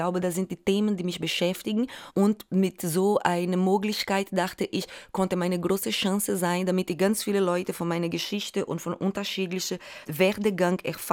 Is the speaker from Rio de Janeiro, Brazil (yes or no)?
no; Recife, Pernambuco, Brazil; German is a second language; Genau, Schusslinie heißt die Favela, wo ich aufgewachsen bin. In Wirklichkeit heißt es Linha do Tiro, aufgrund der Gewalttätigkeit heißt es dieser Ort so. Und ich bin unter extremer Armut aufgewachsen.